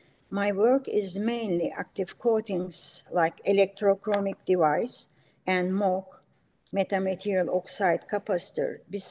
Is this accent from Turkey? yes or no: yes; Istanbul, Turkey; English is a second language; I was born in Istanbul, 1938, to a family where education is most important. My entire education was completed in Turkey in Istanbul University